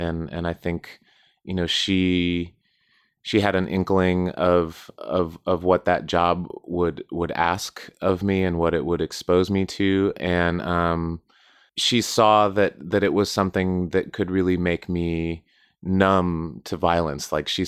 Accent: Southwest, United States; I grew up in the Southwest United States, close to the border.

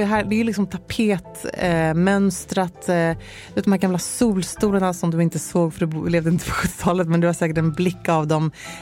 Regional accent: Luleå, Norrbotten County, Sweden; born there; Men jag föddes ju 1976 i Luleå.

